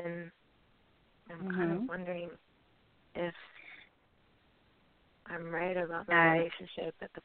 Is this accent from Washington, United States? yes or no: yes; Washington, United States; I'm from Washington State.